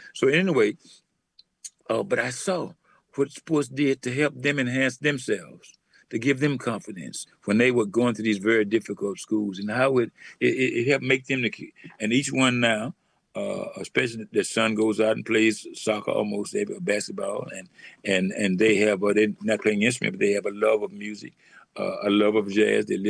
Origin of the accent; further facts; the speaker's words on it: the South, United States; Well, what happened was I grew up in the South, and in the South where I lived, there, where my grandmother lived